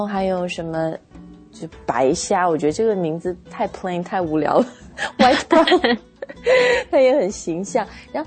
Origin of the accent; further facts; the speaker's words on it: Guangdong, China; 还有一个我们就是广东人那个做椒盐特别好吃的赖尿虾。